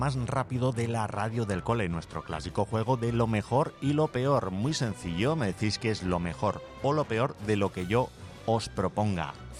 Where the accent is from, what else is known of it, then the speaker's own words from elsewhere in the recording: Asturias, Spain; como asturiano que soy